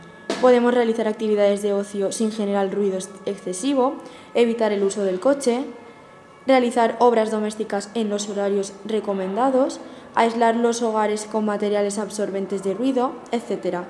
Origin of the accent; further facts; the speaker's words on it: Valencia, Valencian Community, Spain; soy de Valencia.